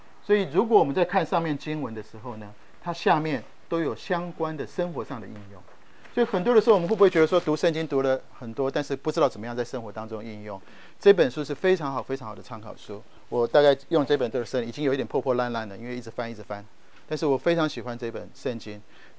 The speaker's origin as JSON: {"language": "Chinese", "country": "Taiwan", "moved": "as an adult", "lives_now": "United States", "said": "我从台湾来美国读研究所"}